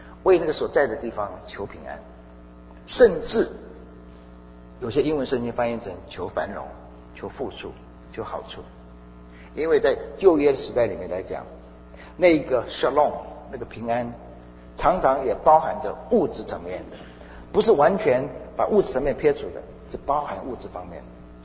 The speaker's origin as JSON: {"language": "Chinese", "country": "China", "said": "即便我的身份我的文化我的种族的认同，我可以说我是中国人，即使是如此，我是在中国寄居的。"}